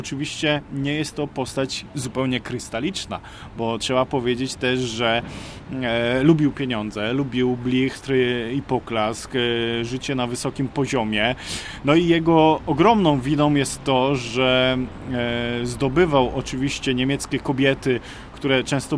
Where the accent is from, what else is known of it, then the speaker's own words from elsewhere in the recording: Bydgoszcz, Kuyavian-Pomeranian Voivodeship, Poland; Do tego jestem też bydgoszczaninem